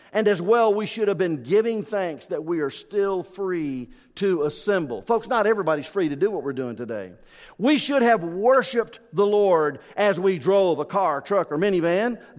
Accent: the South, United States; now in Iowa, United States; Now, I grew up in the South, in case listening to my voice up here this morning, you have not detected that I am not a native Iowan. I claim Iowa. I love Iowa. I've lived here longer than I lived in the South.

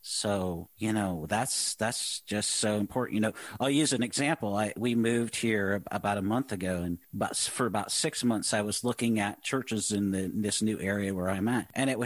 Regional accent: Seattle, Washington, United States; born or raised there; also born or lived in Boise, United States

